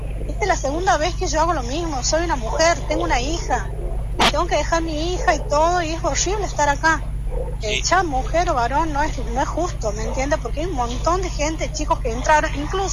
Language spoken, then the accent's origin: Spanish; Santa Lucía, Canelones, Uruguay; les comento, somos de Santa Lucía, somos hijos de viales fallecidos y retirados.